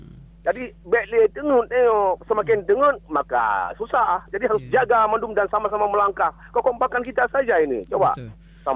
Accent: Lhokseumawe, Aceh, Indonesia; beda jauh dulu kampung saya yang Lok Sumawe yang masih juga yang tamuan S1 juga masih di kampung saya

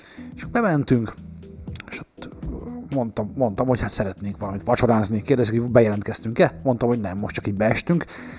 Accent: Hungary; és hát ugye mi is magyarok vagyunk, Feri is, meg én is

